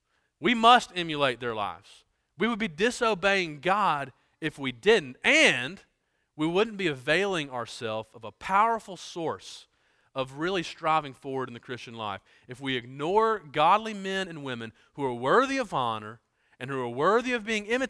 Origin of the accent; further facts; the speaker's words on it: Birmingham, Alabama, United States; moved away as an adult; also born or lived in Louisville, Kentucky; All right, now I grew up in Birmingham, Alabama. And so I said words like light, or bright, right? The bulb is bright. Then I moved off once we got married to Kentucky, and then up in Louisville, they didn't really talk like that.